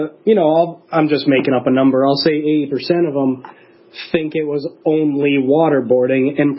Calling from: Minneapolis, Minnesota, United States; because there's not a lot of us here in Minneapolis

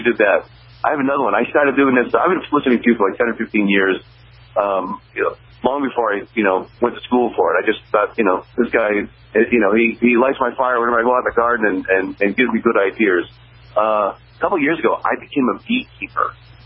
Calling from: Manchester, New Hampshire, United States; I'm calling from Manchester.

